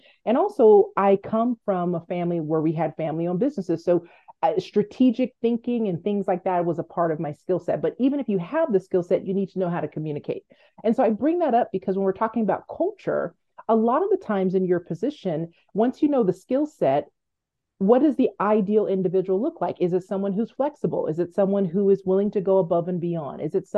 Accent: Los Angeles, California, United States; I'm from Los Angeles, so they were just really gritty.

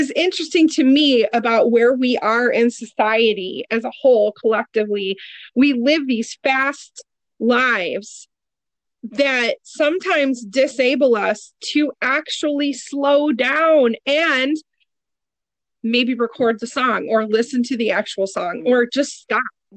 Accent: Detroit, Michigan, United States; And then here I am, born and raised in Detroit.

